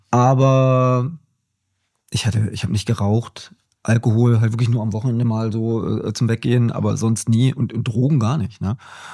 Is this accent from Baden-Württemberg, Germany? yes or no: no; Niesky, Saxony, Germany; also born or lived in Görlitz; Ich bin in Görlitz geboren und Amateurfußballer. Ich habe gespielt bei uns im Ort Nieski